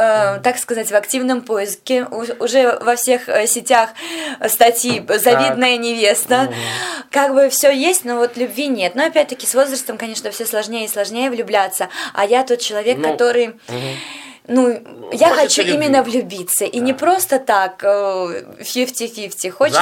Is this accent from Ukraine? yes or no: no; Vitebsk, Vitebsk Region, Belarus; now in Minsk, Belarus; Нет, я из города Витебска